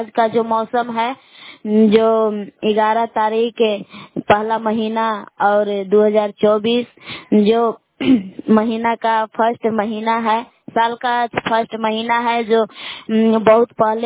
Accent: Belas, Bihar, India; मैं ग्राम बेलास जिला कैमूर भूमा के निवासी हूँ।

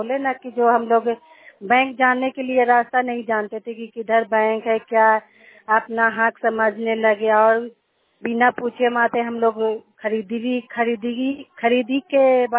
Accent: Nagar Nausa, Bihar, India; और नगर नौसा के रहने वाली हूँ

